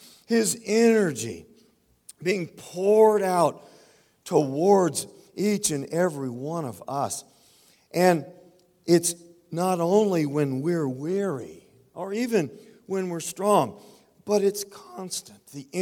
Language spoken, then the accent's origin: English; Texas, United States; God is the energy working in, I'm from Texas, but this is a good translation from the Greek.